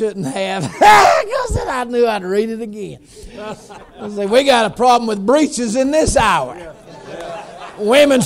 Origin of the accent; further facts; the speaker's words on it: the South, United States; but I'm from the South. You don't tell us don't do stuff.